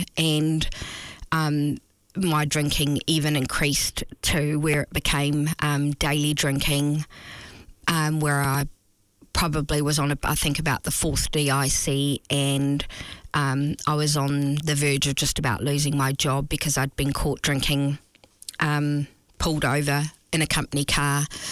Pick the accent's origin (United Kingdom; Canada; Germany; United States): United Kingdom; Scotland; moved away; I was born in Scotland and raised in Scotland as a young child, and it was just part of the culture that I was raised